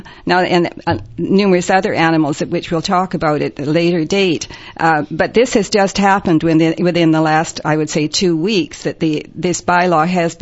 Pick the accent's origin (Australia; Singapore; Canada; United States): Canada; British Columbia; So maybe as British Columbians, that's what we should be pushing for.